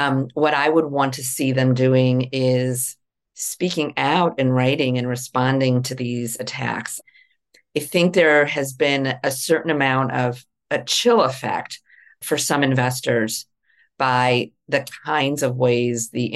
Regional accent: Illinois, United States; And I grew up outside Chicago.

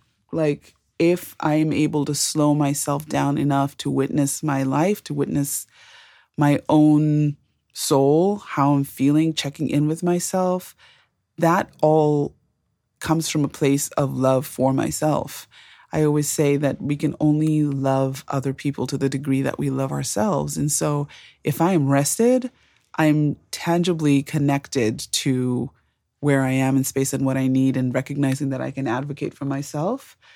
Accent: Zimbabwe; So I was born and raised in Zimbabwe.

